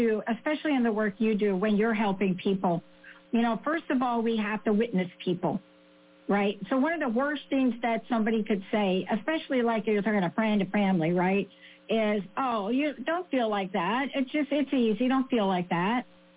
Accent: New York City, New York, United States; I'm a kid from the Bronx, and he says to me

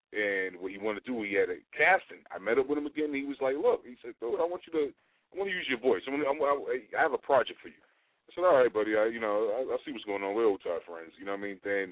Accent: Boston, Massachusetts, United States; Well, I'm from Boston, Massachusetts, home of the mm-hmm. Celtics, home of the Patriots, home of the Red Sox.

